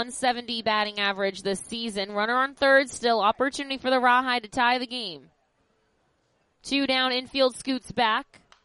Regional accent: Hermosa Beach, California, United States; He's actually from the town next to me. I'm originally from Hermosa Beach, California.

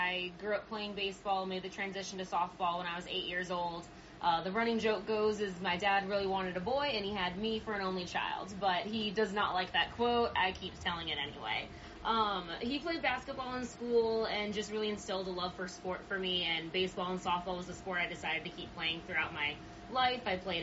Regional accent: Los Angeles, California, United States; now in Visalia, United States; of course, I'm from the Los Angeles area, but you don't really know a lot about the Central Valley when you're from a big city.

